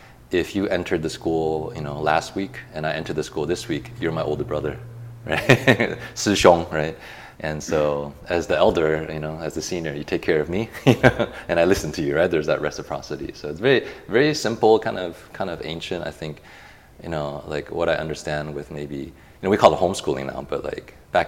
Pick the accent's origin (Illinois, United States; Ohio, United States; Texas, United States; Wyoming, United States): Illinois, United States; Chicago; now in Taiwan; I grew up in the States, Western education, mostly in Chicago, and then we moved back to Taiwan.